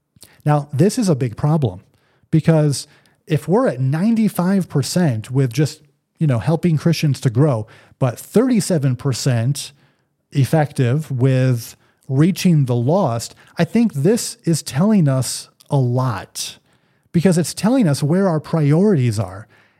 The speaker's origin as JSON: {"language": "English", "region": "New York", "country": "United States", "said": "Well, I don't know. I'm from New York."}